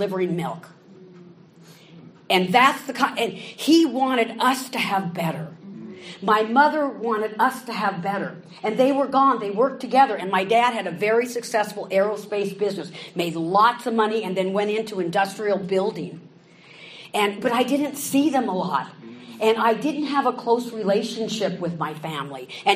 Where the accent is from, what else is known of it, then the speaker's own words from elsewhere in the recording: California, United States; I'm a friggin' surfer hippie girl from California.